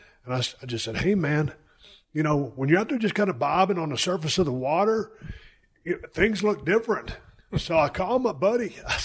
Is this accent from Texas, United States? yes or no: yes; Texas, United States; I grew up down there in the Gulf of Mexico in South Texas.